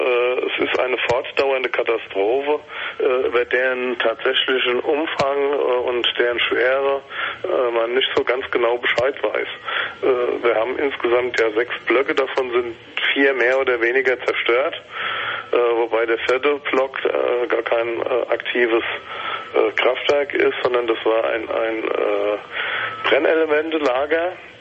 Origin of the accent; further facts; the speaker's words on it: Langen, Hesse, Germany; Ich komme aus Langen selbst